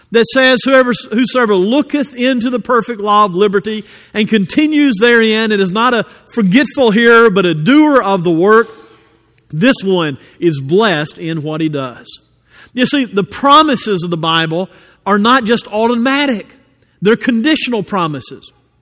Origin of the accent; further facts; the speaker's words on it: Birmingham, Alabama, United States; I grew up in Birmingham, Alabama.